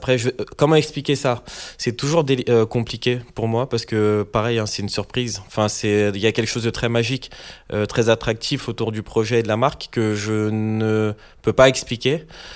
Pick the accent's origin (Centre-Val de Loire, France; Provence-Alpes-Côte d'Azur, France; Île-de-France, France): Île-de-France, France; Paris; Moi, je suis parisien. Et quand je rentre chez moi avec mes parents, avec ma famille, on a une culture africaine qui est fortement présente.